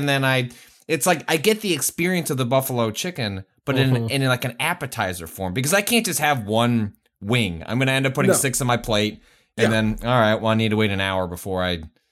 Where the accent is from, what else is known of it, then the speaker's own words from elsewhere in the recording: Chicago, Illinois, United States; it's also it's the one time where as a Chicagoan you will not be shamed for putting a hot dog in ketchup.